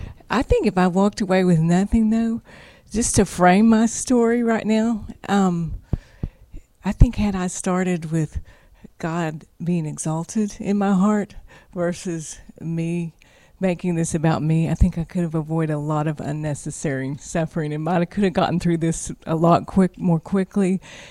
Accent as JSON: {"language": "English", "town": "Amarillo", "region": "Texas", "country": "United States", "tie": "born or raised there", "said": "I grew up in Amarillo, Texas. No one likes to admit that, but I did."}